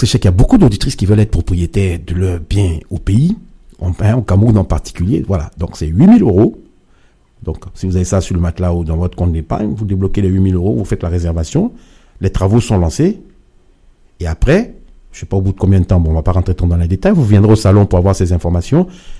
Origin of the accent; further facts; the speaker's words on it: Lyon, Auvergne-Rhône-Alpes, France; Donc, moi, en tant que Lyonnais